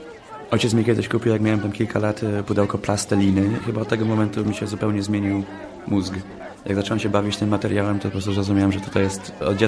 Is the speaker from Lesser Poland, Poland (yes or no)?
no; Poznań, Greater Poland Voivodeship, Poland; Ja się urodziłem na Łazarzu tutaj w Poznaniu. 3 pokolenia rodziny mieszkały razem w jednym malutkim apartamencie na skrzyżowaniu Głogowskiej i co wtedy się nazywało Engla.